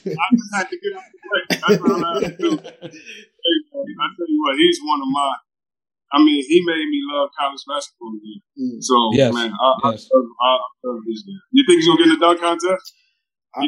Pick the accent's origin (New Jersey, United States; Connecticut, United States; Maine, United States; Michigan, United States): Michigan, United States; Detroit; You know, I'm from Detroit. I wouldn't have made it if everybody didn't hate us